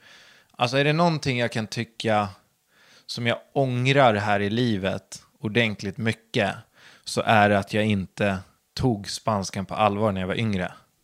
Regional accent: Södertälje, Stockholm County, Sweden; för mig var det ju så här att jag är uppvuxen på landet utanför Södertälje.

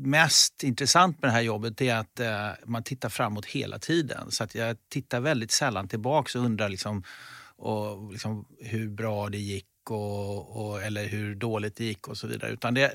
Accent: Norrköping, Östergötland, Sweden; also born or lived in Gothenburg / Mälaröarna; Jag född i Göteborg, flyttade som 7-åring till Mälaröarna och sen därifrån som 12-åring till Norrköping. Och sen så hade jag hela min så att säga, ungdomstid kan man säga i Norrköping.

